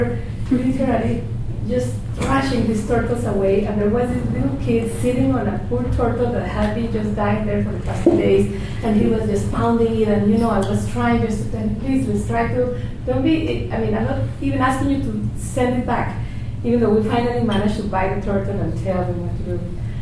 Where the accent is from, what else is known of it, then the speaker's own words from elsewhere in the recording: Colombia; English is a second language; also born or lived in Spain; now in Miami, United States; I'm a writer based in Miami, and I arrived from Spain, but I'm from Colombia